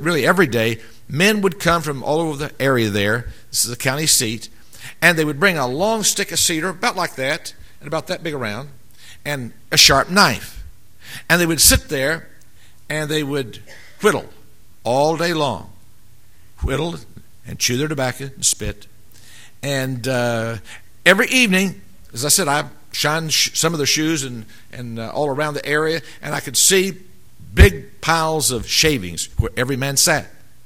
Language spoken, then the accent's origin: English; Wayne, West Virginia, United States; I grew up in West Virginia, and I shined shoes on the street corners of Wayne, West Virginia, my hometown, small town.